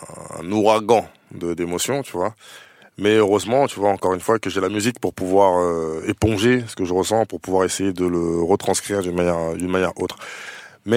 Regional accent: Noisy, Île-de-France, France; also born or lived in Paris; J'ai grandi à Noisy. Okay. À Noisy. Je suis né à Paris, mais j'ai grandi à Noisy.

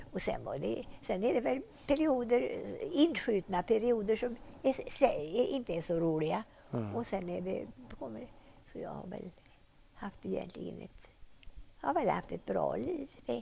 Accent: Mellerud, Västra Götaland County, Sweden; Och jag kan fundera på hur det var hemma i Mellerud.

